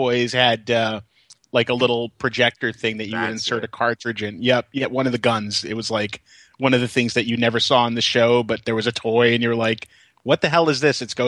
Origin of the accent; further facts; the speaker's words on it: Brooklyn, New York, United States; there was a video rental store next to Kings Plaza in Georgetown, where I grew up in Brooklyn.